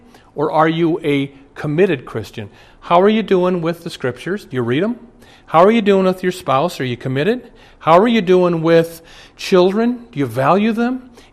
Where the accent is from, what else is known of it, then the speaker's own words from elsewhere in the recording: Omaha, Nebraska, United States; I will tell you that I'm from Omaha. Years ago, when I'd go home to Omaha and look under abortion in the Yellow Pages